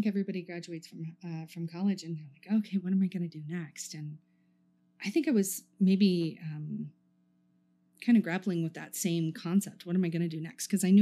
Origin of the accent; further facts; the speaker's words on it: Orlando, Florida, United States; moved away as an adult; now in Fort Collins, United States; I moved to Fort Collins from Orlando, Florida, and I had grown up in an environment where my background before I moved here, and I was young, you know, I moved to Colorado when I was 20